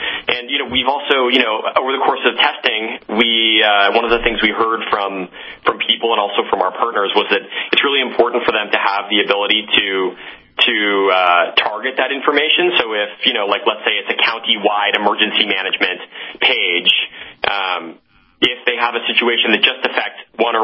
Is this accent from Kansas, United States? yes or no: yes; Kansas, United States; I grew up in Kansas, in a town in Kansas where, especially especially this time of year, we had a lot of tornadoes that would come through.